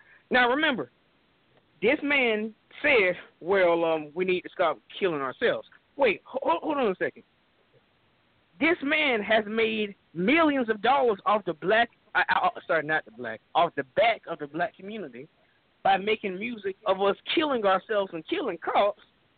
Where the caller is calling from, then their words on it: Jacksonville, Florida, United States; Jacksonville, Florida.